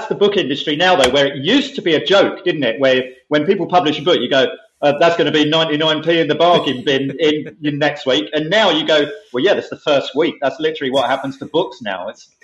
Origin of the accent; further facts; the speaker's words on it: Romford, London, United Kingdom; I grew up in Romford.